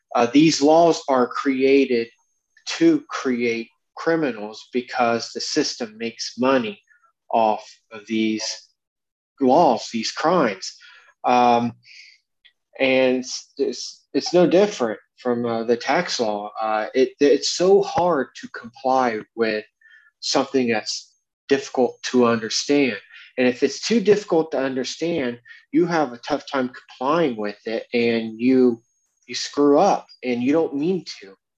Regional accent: Ohio, United States; now in Thailand; I am an American living in Thailand. I'm originally from Ohio.

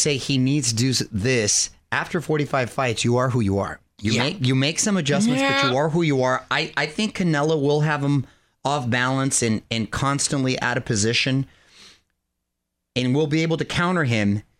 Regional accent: Chula Vista, California, United States; I'm from Chula Vista. It's a neighborhood right next door.

